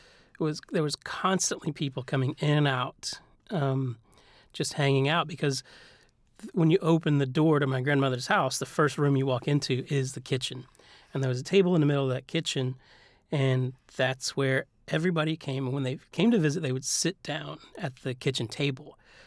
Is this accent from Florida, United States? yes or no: no; Virginia, United States; And so I was born and raised in Virginia, but the food that I was cooking and eating in Richmond, Virginia was nothing like the food I grew up with.